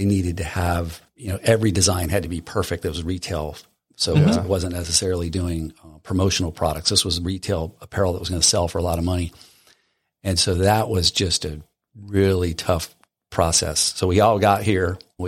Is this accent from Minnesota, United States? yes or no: no; California, United States; moved away as an adult; So we're both transplants from Southern California.